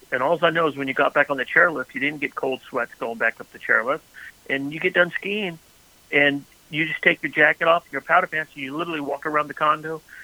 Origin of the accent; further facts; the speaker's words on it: United States; And I grew up in the Lake Tahoe area, so I know what cold's all about